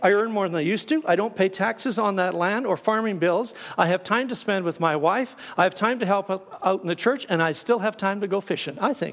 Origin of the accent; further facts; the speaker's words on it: Saskatchewan, Canada; In the farming community that I grew up in Saskatchewan, there was a farmer who did not heed this advice.